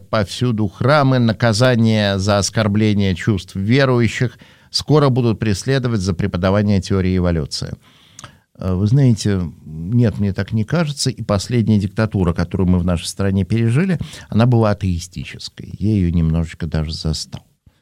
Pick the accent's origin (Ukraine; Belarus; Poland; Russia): Russia; Vaenga, Murmansk Oblast; я родился и вырос в Советском Союзе.